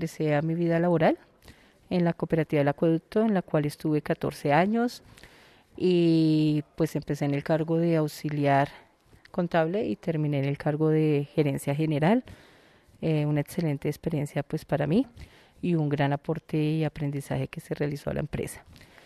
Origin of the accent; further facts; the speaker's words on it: Bogotá, Colombia; Hoy en día tengo 48 años. Soy bogotana, contadora pública con especialización en gerencia financiera. Me crié en el barrio El Galán.